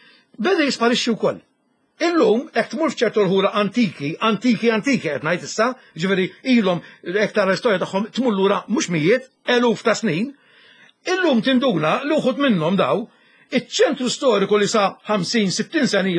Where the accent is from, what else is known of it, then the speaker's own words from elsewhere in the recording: Ħamrun, Southern Harbour, Malta; now in Mosta, Malta; jiena noqgħod il-mosta jiena proprju minn Ħamrun. Noqgħod il-mosta mara jien diġà konsidrat barrani fil-mosta